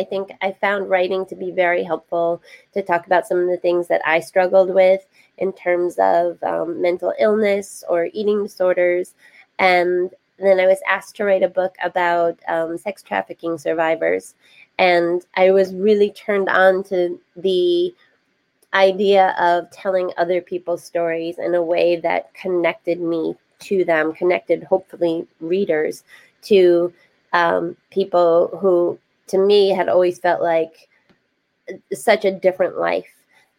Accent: New York, United States; I grew up in upstate New York, and one of the first ways that Paola and I connected was I had a single mom for most of my life.

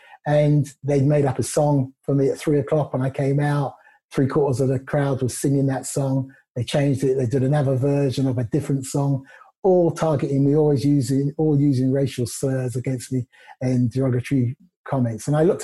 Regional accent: Cricklewood, London, United Kingdom; also born or lived in Luton; Luton was a really multicultural town. Didn't have any issues growing up, really. Growing up in Cricklewood, likewise, which again was very multicultural. Lots of different races, different cultures, and we all got on okay.

